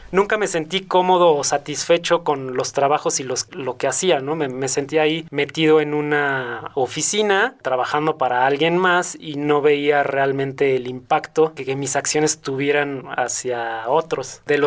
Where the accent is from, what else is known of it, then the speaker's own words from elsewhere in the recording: Querétaro, Mexico; crecí aquí en Querétaro, en un fraccionamiento que en ese entonces era campestre. No había nada alrededor más que puro campo y naturaleza.